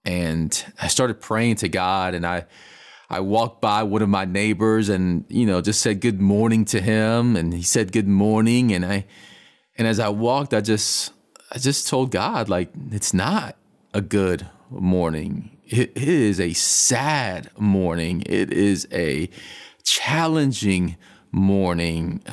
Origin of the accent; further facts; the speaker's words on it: Florida, United States; Marjorie Stoneman Douglas High School down in South Florida, being in my home state, that hit hard as well.